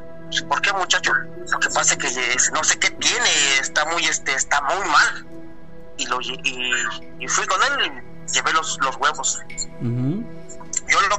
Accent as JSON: {"language": "Spanish", "town": "Tecali de Herrera", "region": "Puebla", "country": "Mexico", "lives_now": "New York, United States", "said": "Iba yo caminando para en la calle principal de mi pueblo, que es en Tecale de Herrera, Puebla."}